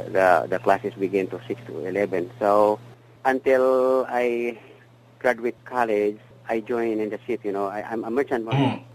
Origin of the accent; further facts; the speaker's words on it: Soccsksargen, Philippines; English is a second language; moved away as an adult; also born or lived in Cebu; now in United States; I grew up in Mindanao. I born in Mindanao, southern part of Philippines, in Cotabato. Our province is Sultan Kudarat. I grew up there. And then when I, at the age of 18, I moved to Cebu